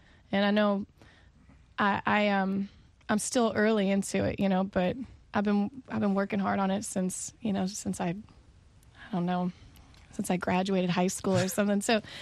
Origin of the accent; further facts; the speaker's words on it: Midwest, United States; Honestly, I grew up in the Midwest.